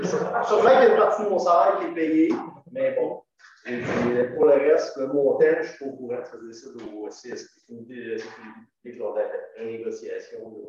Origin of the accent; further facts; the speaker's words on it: Amos, Quebec, Canada; Moi, je suis originaire d'Amos à la base. J'ai grandi ici.